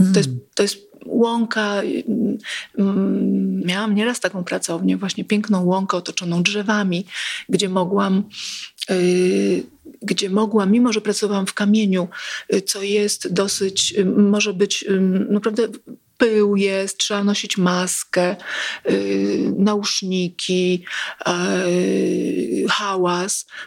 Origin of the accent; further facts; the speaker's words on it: Milan, Lombardy, Italy; Tak. Urodziłam się we Włoszech, w Mediolanie.